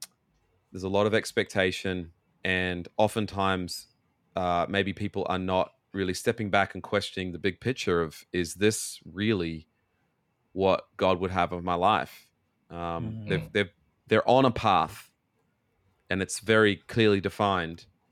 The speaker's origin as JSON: {"language": "English", "country": "Australia", "tie": "born or raised there", "moved": "yes", "said": "some things definitely in our culture here, some things happen a lot later than what I experienced growing up in Australia. Like I'd moved out of home at the age of 18 in Australia."}